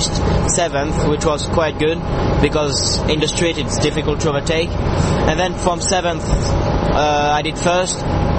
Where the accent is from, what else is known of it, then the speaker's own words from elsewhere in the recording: Monaco; But I'm from Monaco, which is not really like France.